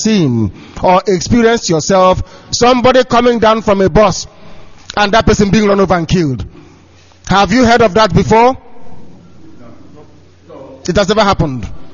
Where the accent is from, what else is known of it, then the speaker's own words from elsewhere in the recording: Abia, Nigeria; from Isiama Faruku Ibeku in Biafra land.